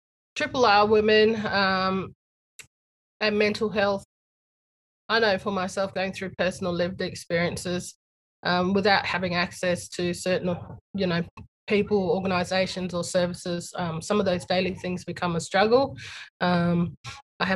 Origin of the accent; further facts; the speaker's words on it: Perth, Western Australia, Australia; born there; also born or lived in Kimberley; I was born in Perth, Western Australia, but I've spent majority of my time up in the Kimberley. I have connections to north and south of the state. So my heritage is Aboriginal, and my mother's connection is Noongar from down south